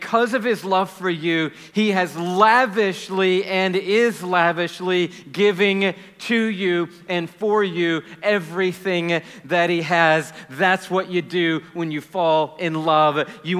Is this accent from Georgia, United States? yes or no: yes; Atlanta, Georgia, United States; And I'm like, yeah, I'm from the city. I came from Atlanta.